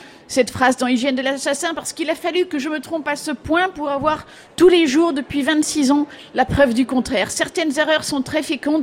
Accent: Belgium; Vous savez que je viens de Belgique.

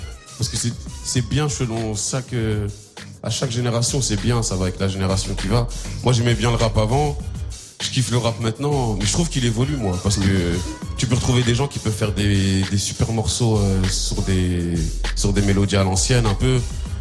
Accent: Rennes, Brittany, France; je viens de Rennes, quartier du Sud.

